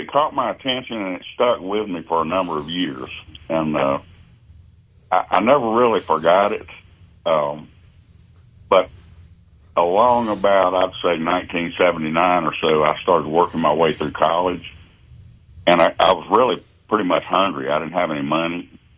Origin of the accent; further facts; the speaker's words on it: Texas, United States; Well, I'll tell you, I grew up in East Texas